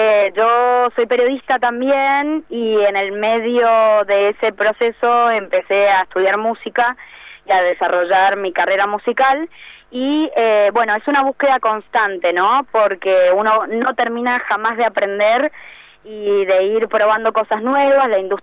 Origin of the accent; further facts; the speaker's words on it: Mendoza, Argentina; yo soy de Mendoza, soy oriunda de la provincia de Mendoza capital. Y sí, así es. Hace bastantes años ya que estoy dando vueltas por toda Argentina